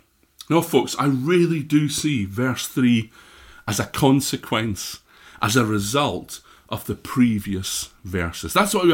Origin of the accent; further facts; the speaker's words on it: Scotland, United Kingdom; I'm Scottish. I was born Scottish. Probably tell that from my accent.